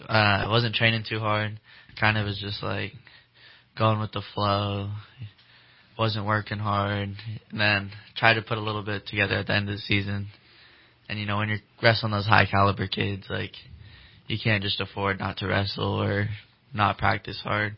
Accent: Anderson, United States; I transferred to Anderson, just, you know, my hometown, right where I live and stuff.

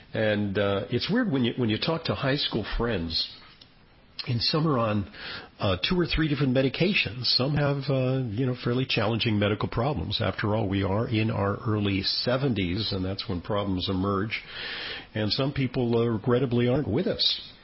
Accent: Santa Monica, California, United States; now in New York, United States; it's a long trip because I reside in New York, but I decided to hop a plane for Los Angeles to join some of my classmates, high school class of 1969, Santa Monica High School

